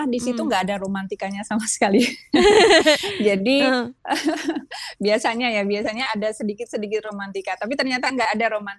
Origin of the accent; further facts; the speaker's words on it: Temanggung, Central Java, Indonesia; Terus saya kan lahir di Temanggung nih, itu lahir di Temanggung. Terus dulu itu zaman saya SD, SMP, SMA itu kan gegap gempita Temanggung itu sentralnya tembakau kan.